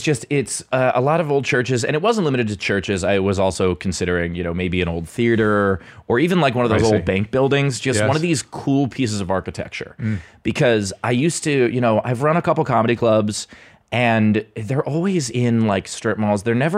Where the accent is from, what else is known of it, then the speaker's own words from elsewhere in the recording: Queens, New York, United States; moved away as an adult; also born or lived in Los Angeles; now in Pittsburgh, United States; I grew up in Queens until I was 24, went to LA for a couple of years, came back to New York, and then lived in LA for 10 years. And now I live in Pittsburgh.